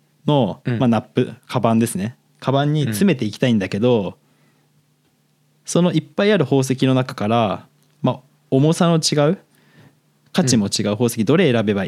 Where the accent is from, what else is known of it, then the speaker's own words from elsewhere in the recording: Hokkaido, Japan; まあ自分北海道出身だから